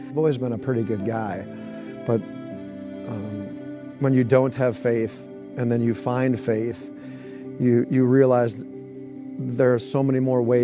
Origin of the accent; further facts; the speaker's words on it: Wisconsin, United States; I grew up in Wisconsin for most of my younger years. Went to church, you know, handful of times a year.